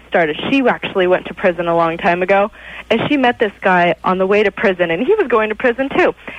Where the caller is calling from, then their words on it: Redondo Beach, California, United States; Redondo Beach.